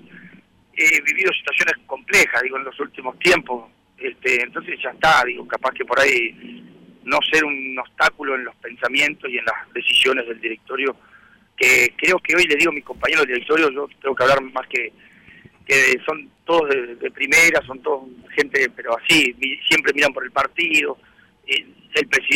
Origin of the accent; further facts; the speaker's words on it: Soriano, Uruguay; Soy de Soriano, fui intendente.